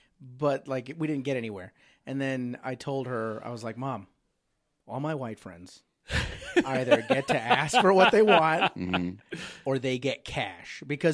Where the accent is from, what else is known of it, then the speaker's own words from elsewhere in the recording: United States; I was born here. So you're American. Like, yeah, I'm an American.